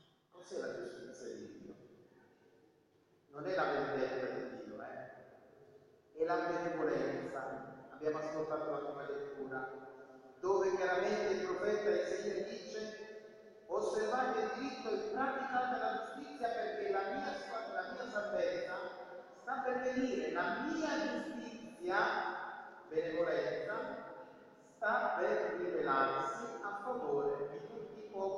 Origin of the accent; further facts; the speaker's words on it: Palermo, Sicily, Italy; io sono palermitano e quindi cito quello.